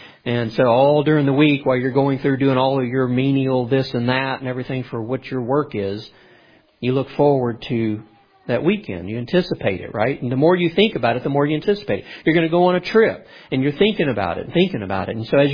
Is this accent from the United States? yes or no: yes; El Paso, Texas, United States; born there; I was born in El Paso, Texas, so my birth certificate is in Austin.